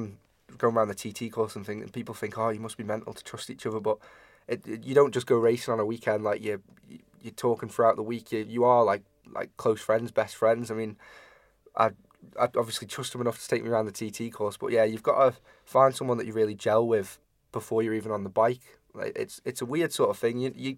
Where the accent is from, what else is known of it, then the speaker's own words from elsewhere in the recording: Ramsey, Isle of Man; my grandmother, she was watching Ramsey, like, because we're from Ramsey